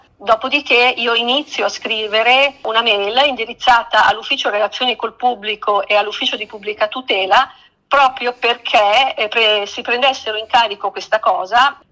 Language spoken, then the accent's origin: Italian; Pero, Lombardy, Italy; Esatto, io sono di Pero.